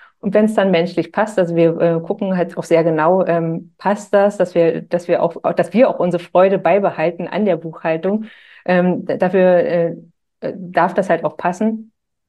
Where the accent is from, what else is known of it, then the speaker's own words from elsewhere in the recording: Germany; wir kommen aus dem Süden von Berlin.